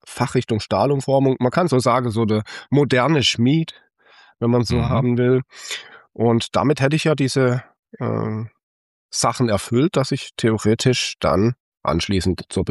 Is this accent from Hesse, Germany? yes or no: no; Haslach, Baden-Württemberg, Germany; Ja, bei uns in Haslach muss man schon sagen, ein wunderbares Städtchen mit sehr vielen Freizeitmöglichkeiten.